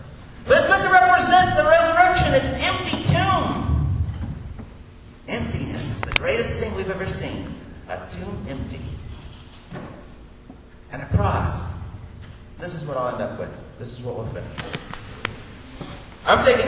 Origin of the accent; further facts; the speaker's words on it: Kansas City, Missouri, United States; I grew up in Kansas City. The Chiefs don't win.